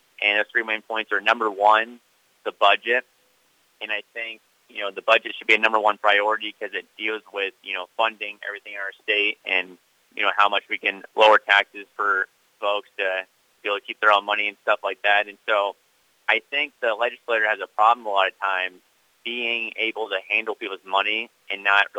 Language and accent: English; Wayland, Iowa, United States; I grew up in Wayland, Iowa. I graduated from Waco High School in 2015.